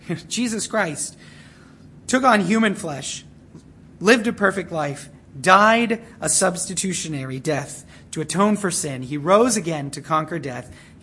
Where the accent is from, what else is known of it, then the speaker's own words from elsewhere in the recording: Arizona, United States; now in Ann Arbor, United States; So we're here in Ann Arbor. I grew up in Arizona.